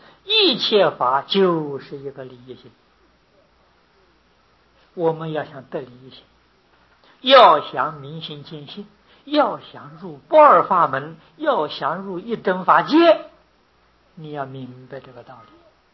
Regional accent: China; 换一句话说，我们中国人确实得天独厚啊

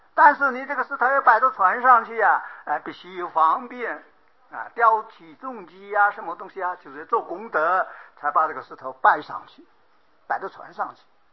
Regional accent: Guangdong, China; 我是大陆人广东人，我一想我的家我动个念头我就到我家里嘛

